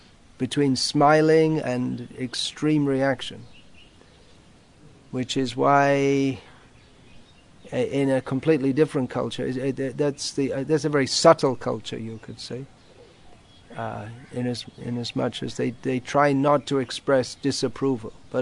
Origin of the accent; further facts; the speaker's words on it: England, United Kingdom; I was raised in England, where the culture is to be very polite and say please and thank you.